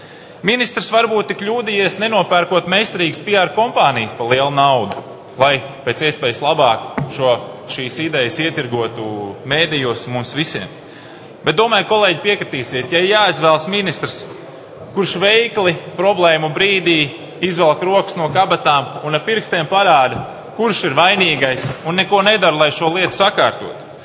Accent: Valmiera, Valmiera Municipality, Latvia; Es nāku no Valmieras. Skaistas pilsētas Gaujas krastā.

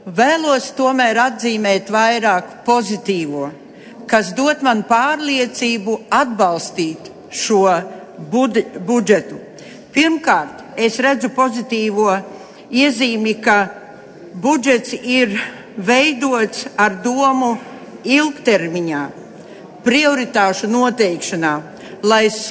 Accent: Latgale, Latvia; Tā kā es nāku no Latgales, ikdienā es saskatu tās problēmas

